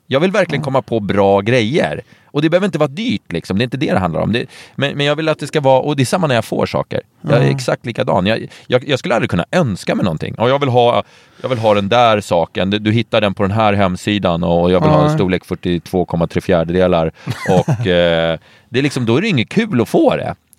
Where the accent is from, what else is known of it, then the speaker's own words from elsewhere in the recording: Norrtälje, Stockholm County, Sweden; Jag kommer från Norrtälje, och där säger man inte ä.